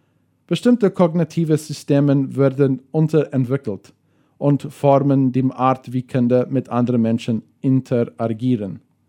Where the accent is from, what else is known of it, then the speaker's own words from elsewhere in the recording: South Africa; now in Paraguay; ich komme aus Südafrika, aber wohne in Philadelphia, Fernheim.